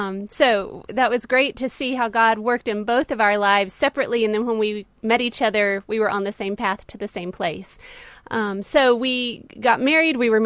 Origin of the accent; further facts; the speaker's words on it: United States; We are both originally from America.